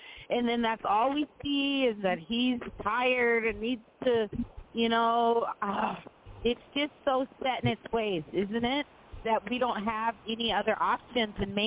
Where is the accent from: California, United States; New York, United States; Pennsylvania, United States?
California, United States; born there; She's from the area where I was born in California.